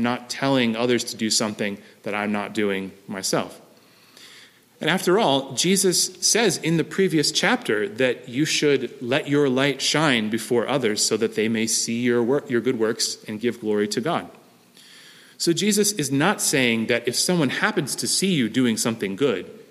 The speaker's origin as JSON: {"language": "English", "region": "New Jersey", "country": "United States", "tie": "born or raised there", "said": "nominal Roman Catholicism that I grew up around in New Jersey"}